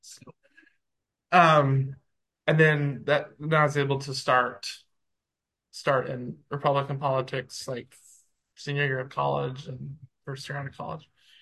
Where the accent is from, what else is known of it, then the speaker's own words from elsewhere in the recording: Utah, United States; Okay, so I grew up in the hotbed, just barely north of Salt Lake City.